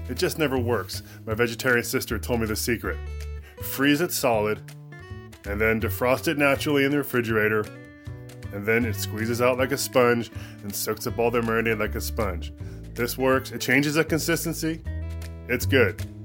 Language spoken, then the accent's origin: English; Redding, California, United States; from Redding, California.